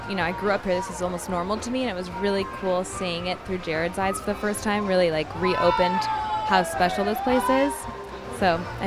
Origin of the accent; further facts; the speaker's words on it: Eugene, Oregon, United States; And I grew up coming to the Oregon Country Fair. I'm from Eugene, Oregon.